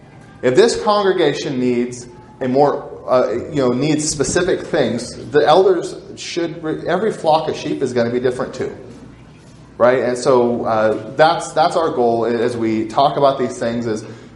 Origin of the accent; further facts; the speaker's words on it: Pacific Northwest, United States; Because I was raised in the Northwest. It's rude in the Northwest. It's not rude in the South.